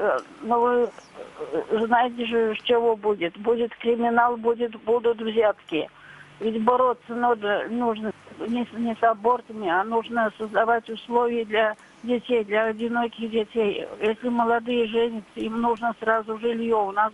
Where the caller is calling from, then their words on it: Ulyanovsk, Ulyanovsk Oblast, Russia; Я звоню из Ульяновска